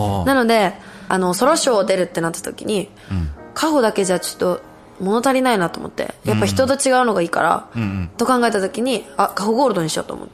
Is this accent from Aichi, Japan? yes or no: yes; Nagoya, Aichi, Japan; moved away as an adult; now in Los Angeles, United States; 23年間ずっと名古屋いて、うん、でロスに移住してきたみたいな感じです。